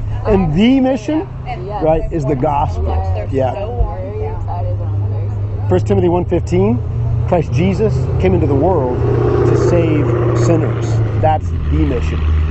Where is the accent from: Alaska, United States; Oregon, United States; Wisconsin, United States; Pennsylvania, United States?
Oregon, United States; Portland; Well, I'm from Portland. I'm a pastor up in Portland